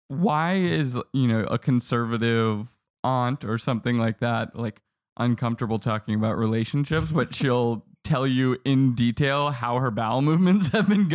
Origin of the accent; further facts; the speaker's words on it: New Hampshire, United States; I'm from New England, New Hampshire, a little north of Boston.